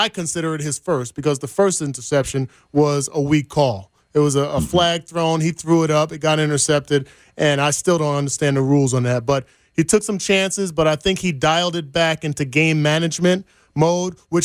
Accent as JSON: {"language": "English", "region": "New Jersey", "country": "United States", "said": "would have never, ever thought that I would not be living in Jersey. Mm-hmm. I would never. My wife's from Jersey. I'm from Jersey. All my family's back there."}